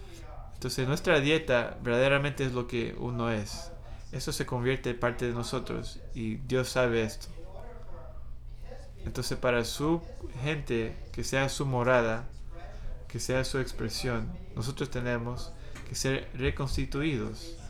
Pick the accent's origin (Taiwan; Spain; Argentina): Taiwan; now in United States; Yo vine a este país en 1989 y yo nací en Taiwán. Yo vine en 1989, yo me fui de ahí, pero todavía era de Taiwán. Pero ahora, después de casi más de 30 años, ya soy convirtiéndome en un americano